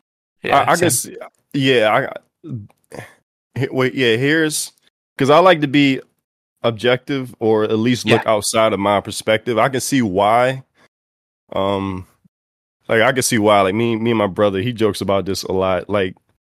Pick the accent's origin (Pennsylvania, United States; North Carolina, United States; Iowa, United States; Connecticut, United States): Pennsylvania, United States; Philadelphia; so I'm from Philly, and by the time I started rapping, a lot of battle rap was occurring